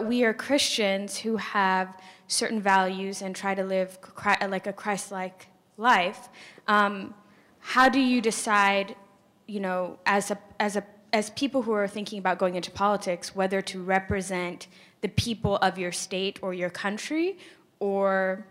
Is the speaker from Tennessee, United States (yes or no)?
yes; Tennessee, United States; I'm from Tennessee, and so my representative is Republican, although I'm an independent.